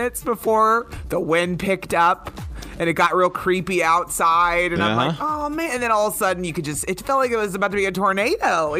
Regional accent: Oak Creek, Wisconsin, United States; And so I told her, well, I grew up in Oak Creek.

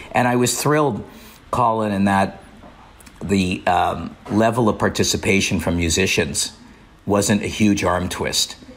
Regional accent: Montreal, Quebec, Canada; Well, I grew up in Montreal

